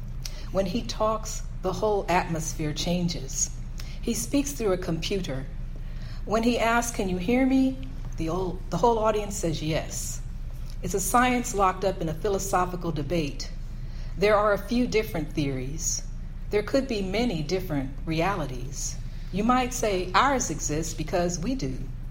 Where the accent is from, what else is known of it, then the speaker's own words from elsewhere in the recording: Texas, United States; also born or lived in Alabama; now in Los Angeles, United States; I grew up in Texas and I was born in Alabama.